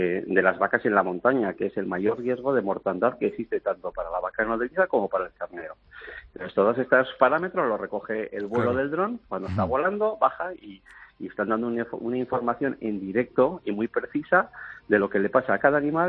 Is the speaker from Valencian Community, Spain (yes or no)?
no; Aragon, Spain; first language Benasquese Aragonese; nuestra lengua materna, que es el patués o benasqués, que es la variedad idiomática del aragonés que hablamos en el Valle de Benasque.